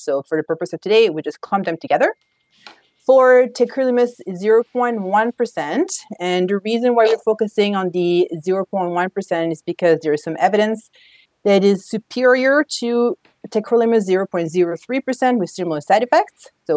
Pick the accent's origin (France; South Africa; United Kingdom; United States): France; But I was born and raised in France.